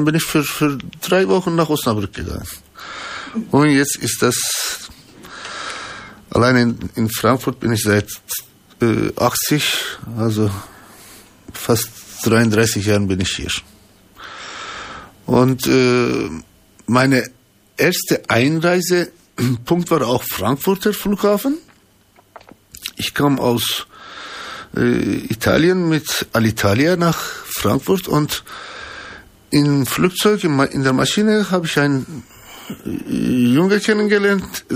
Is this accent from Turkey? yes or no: yes; Ankara, Turkey; German is a second language; also born or lived in Rize; ich bin im 57 in Ankara geboren und meine Heimatstadt ist Rize und das ist auf, also wie kann man sagen, Nordost-Türkei, Schwarze Meer-Region und fast an der russischen Grenze und eine schöne kulturelle und glückliche Gebiet, kann man sagen. Und ich bin in Ankara aufgewachsen